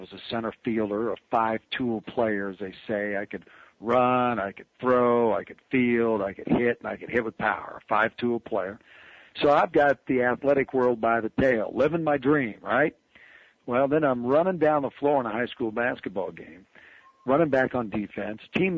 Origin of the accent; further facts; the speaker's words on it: Kansas City, Missouri, United States; I grew up in Kansas City, Missouri.